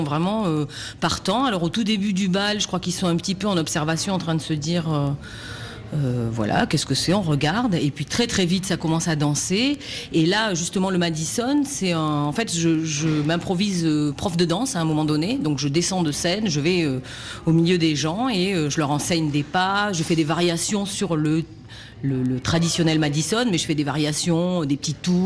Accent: Nouvelle-Aquitaine, France; Et puis moi, je viens du Pays Basque.

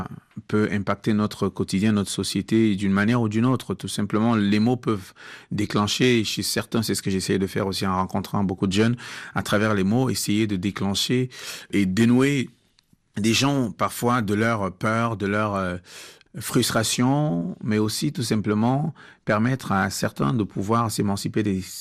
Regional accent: Cameroon; first language Bassa; French is a second language; chanter en bassa parce que c'est ma première langue, c'est la langue de ma construction mémorielle de base.

